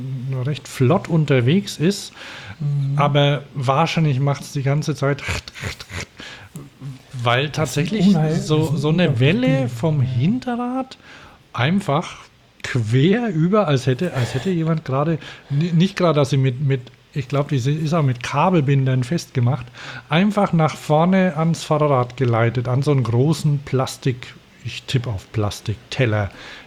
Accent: Vitoria, Basque Country, Spain; Also ich komme aus Vitoria, da wo die V-Klasse auch gebaut wird.

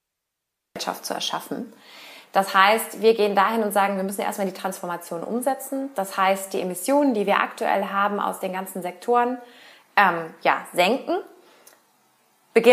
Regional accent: Berlin, Germany; now in Cologne, Germany; 32 Jahre alt, gebürtige Berlinerin, überzeugte Wahlkölnerin und Europäerin aus Leidenschaft.

